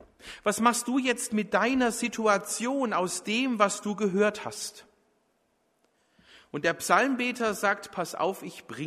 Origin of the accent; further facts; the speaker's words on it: Baden-Württemberg, Germany; ich finde es immer blöd als Schwabe, wenn andere Nicht-Schwaben sagen, ein Geschmäckle.